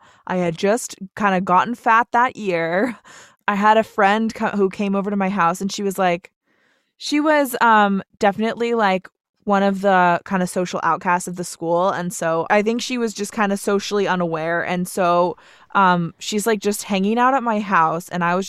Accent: Vermont, United States; Like we ate a lot of like organic food because I'm from Vermont. So obviously we're like

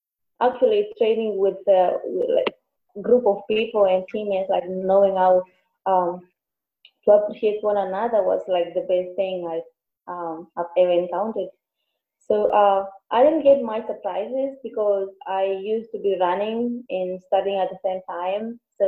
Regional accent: Kenya; moved away; Okay, so when I came from Kenya, I was pregnant, but I didn't know about that.

